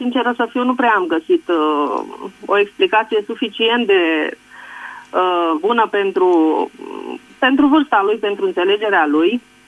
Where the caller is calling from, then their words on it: Întorsura Buzăului, Covasna County, Romania; sunt din Întorsura Buzăului, județul Covasna.